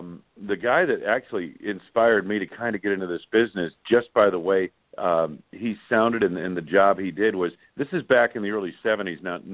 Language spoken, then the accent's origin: English; East Coast, United States; when I grew up on the East Coast, I'm a Yankees fan.